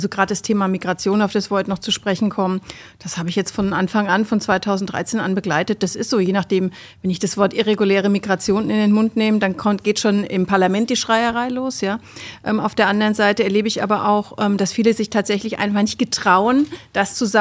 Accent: Aschaffenburg, Bavaria, Germany; also born or lived in Bonn; als meine Eltern, die CDU-Mitglied waren, von Bonn nach Aschaffenburg gezogen sind, weil mein Vater damals bei uns in Aschaffenburg eine Stelle als Mediziner bekommen hatte, denn die waren damals tatsächlich in Bonn, war keine da. Da war ich 3 Jahre alt.

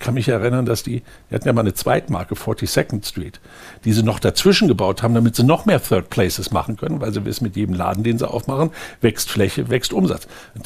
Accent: Berlin, Germany; meine Heimatstadt Berlin

